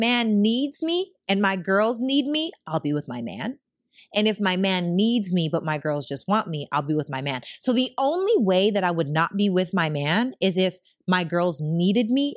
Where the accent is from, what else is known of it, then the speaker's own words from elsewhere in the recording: Canada; I'm from Canada. Like, ain't nobody ever called me shawty.